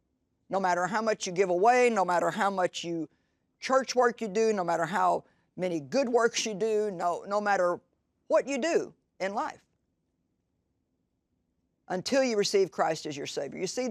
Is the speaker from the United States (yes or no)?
yes; Missouri, United States; And, you know, really, we're from Missouri here, which you're not all from Missouri.